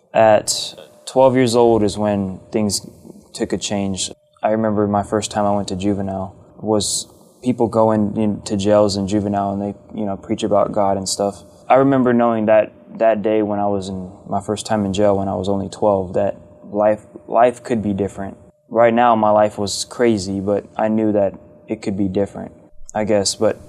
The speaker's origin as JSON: {"language": "English", "region": "Texas", "country": "United States", "tie": "born or raised there", "said": "I grew up in CPS. I was born and raised in Texas."}